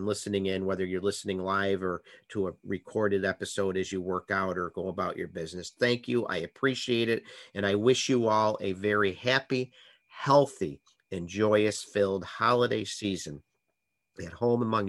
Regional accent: Buffalo, New York, United States; My hometown, Buffalo, New York, in 1983, 2 days after Christmas, the horrific propane explosion killing 5 Buffalo firefighters.

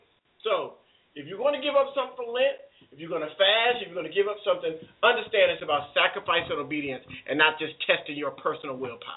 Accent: Florida, United States; But I've got my long johns on, because I'm from Florida, so I got thin blood.

